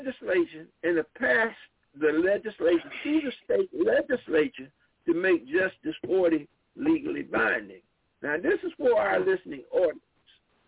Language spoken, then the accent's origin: English; South Carolina, United States; me being African-American, I'm from South Carolina, something called states' rights, okay?